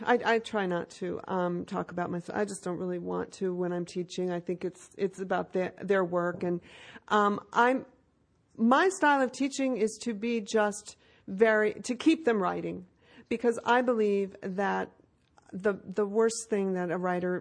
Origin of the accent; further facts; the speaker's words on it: New England, United States; I'm so from New England. It's not, I mean, generations and generations on both sides, way before the Mayflower.